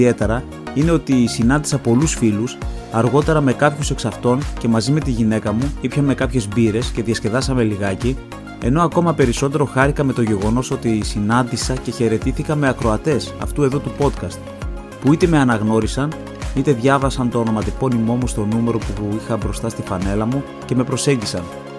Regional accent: Thessaloniki, Central Macedonia, Greece; Πρώτα απ' όλα, γιατί είναι στην πόλη μου τη Θεσσαλονίκη

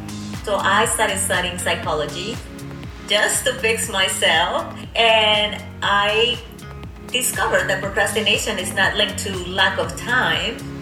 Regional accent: Colombia; born there; English is a second language; I was born in Colombia. If you've noticed, I have an accent.

